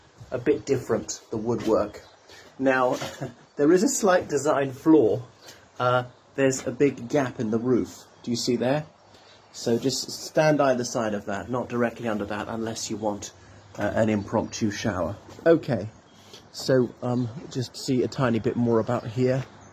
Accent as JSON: {"language": "English", "country": "Ireland", "lives_now": "Bolney, United Kingdom", "said": "from Ireland. Here I'm in Bolney, this village in Sussex."}